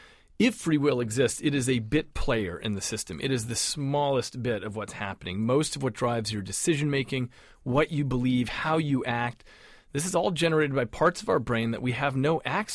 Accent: New Mexico, United States; When I grew up in New Mexico, my father was a forensic psychiatrist

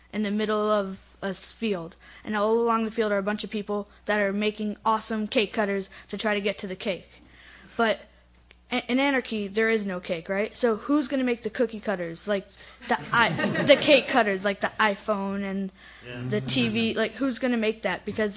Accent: Berkeley, California, United States; I'm from Berkeley.

